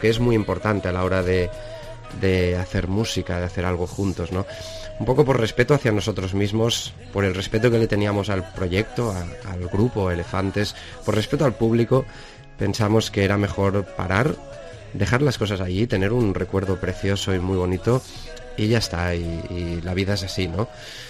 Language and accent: Spanish; Spain; los que venimos de España